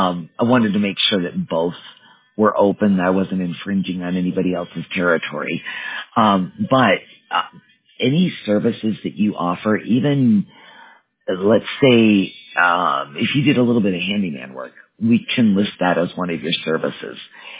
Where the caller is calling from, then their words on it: Colorado, United States; I live in Colorado. Well, the company is based in California. I work remotely. I live in Colorado.